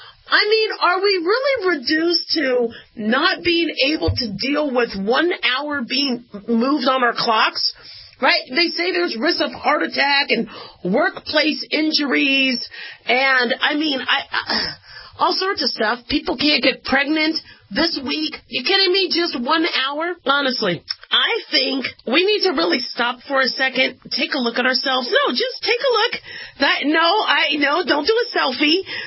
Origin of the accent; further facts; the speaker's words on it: Las Vegas, Nevada, United States; And I'm expecting, because I'm from Vegas, I'm expecting somebody to complain or somebody to try to, you know, take cuts into the buffet line.